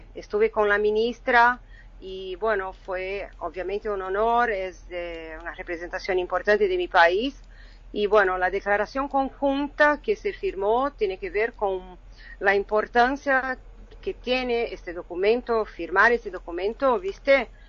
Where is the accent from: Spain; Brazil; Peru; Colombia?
Brazil; Spanish is a second language; De esta presencia de Brasil, que agradezco mucho como brasileña.